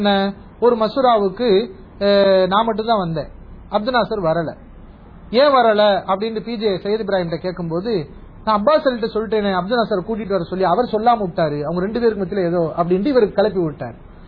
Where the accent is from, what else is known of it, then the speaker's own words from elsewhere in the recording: Madurai, Tamil Nadu, India; என் சொந்த ஊர் மதுரை.